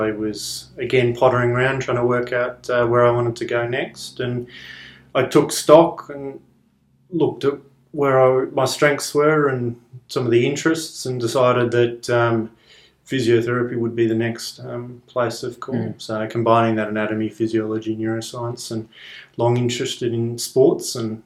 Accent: Sydney, New South Wales, Australia; now in Melbourne, Australia; physiotherapist. Yeah, I grew up in Sydney, moved down to Melbourne about 4 years ago to study physio, but I had a bit of a career before that up in Sydney.

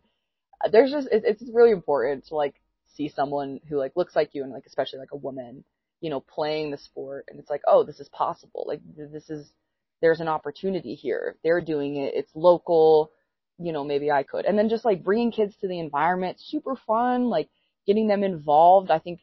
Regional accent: Utah, United States; we are home back in Utah. It is Return of the Royalty. And I could not be more excited to play in my home state.

